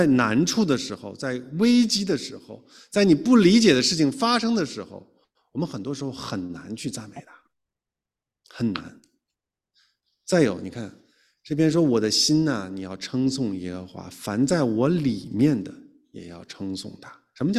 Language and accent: Chinese; China; 我觉得作为中国人来说，有时候我们心口是不一致的